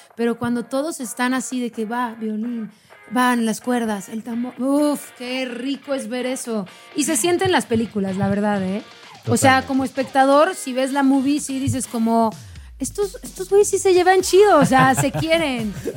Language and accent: Spanish; Cuernavaca, Morelos, Mexico; Quiero que sepan que yo soy de Cuernavaca. Yo soy de Cuernavaca y mis fines de semana eran en el rollo.